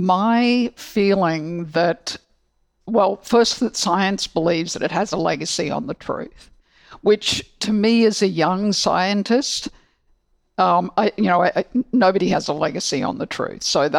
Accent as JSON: {"language": "English", "country": "Australia", "tie": "born or raised there", "said": "I grew up in Australia. There are a lot of sheep in Australia."}